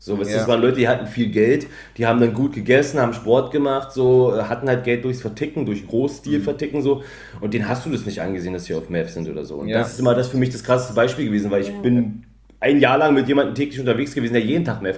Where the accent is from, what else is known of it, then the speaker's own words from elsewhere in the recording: East Germany, Germany; ich komme halt ursprünglich aus dem Osten